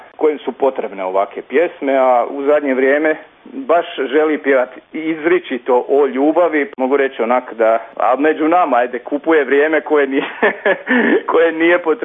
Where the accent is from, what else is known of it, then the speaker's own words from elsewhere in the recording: Slavonia, Croatia; ja sam Slavonac, tata mi je tipični, klasični šokac Slavonac, a mama je Hercegovka. Znači, mama je rođena u Slavoniji